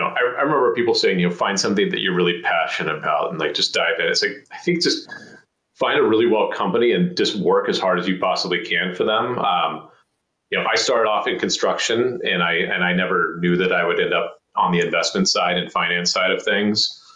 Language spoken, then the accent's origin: English; Oakland, California, United States; I grew up in Oakland.